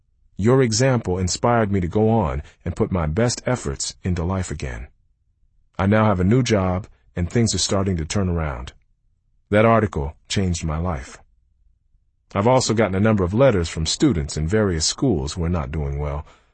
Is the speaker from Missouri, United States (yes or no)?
no; Detroit, Michigan, United States; I knew from my own experiences growing up in Detroit that scores didn't always reflect how smart people are.